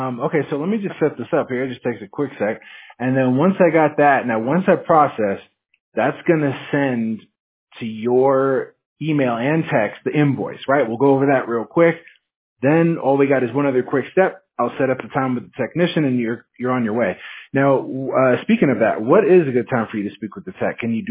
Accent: Washington, United States; I'm actually from Washington State, so, I mean, all I remember is just rain and snow, but it's beautiful there.

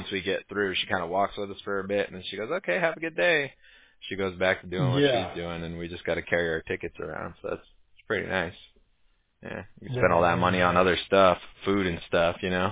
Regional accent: Huntington Beach, California, United States; now in Costa Mesa, United States; I grew up in Huntington Beach originally in Orange County, but I live in Costa Mesa now off Harbor Boulevard.

